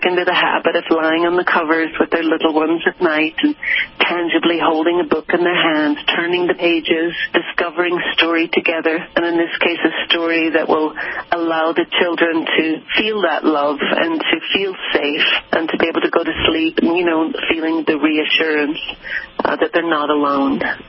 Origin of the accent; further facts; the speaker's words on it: Ireland; moved away as an adult; I grew up in Ireland, and I was going to university in England.